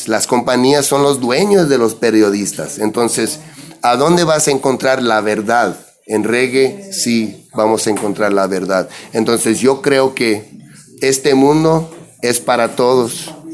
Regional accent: San Diego, California, United States; Y también crecí en San Diego, una ciudad que está pegado con la frontera de los Estados Unidos y México.

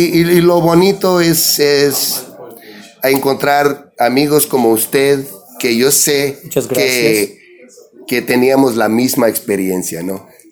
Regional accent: San Diego, California, United States; Y también crecí en San Diego, una ciudad que está pegado con la frontera de los Estados Unidos y México.

